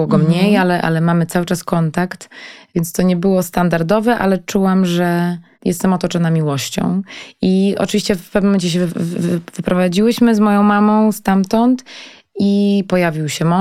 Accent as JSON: {"language": "Polish", "region": "Masovian Voivodeship", "country": "Poland", "tie": "born or raised there", "said": "ja się wychowałam pod Warszawą, więc niby w centrum i w dużym mieście, ale tak naprawdę w małym mieście, bo wychowałam się w takim 20-tysięcznym mieście, gdzie była mała społeczność, gdzie się wszyscy znali"}